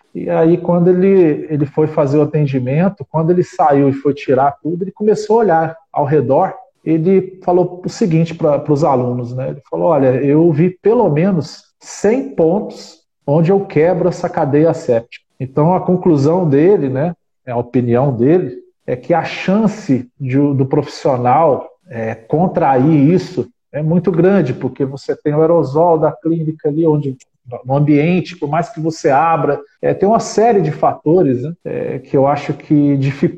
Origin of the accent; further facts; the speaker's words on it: Volta Redonda, Rio de Janeiro, Brazil; eu sou de Volta Redonda, Rio de Janeiro.